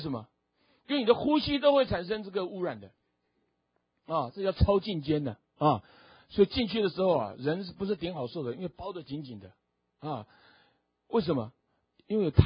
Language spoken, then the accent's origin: Chinese; Fuzhou, Fujian, China; 在福州，我们从福州来的啊，这就是你老乡你故乡的故事啊